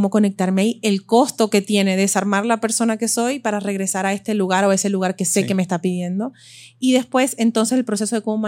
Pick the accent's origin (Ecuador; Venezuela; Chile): Venezuela; also born or lived in Belgium; now in Miami, United States; me crié toda mi infancia en Venezuela y lo llevo en la esencia.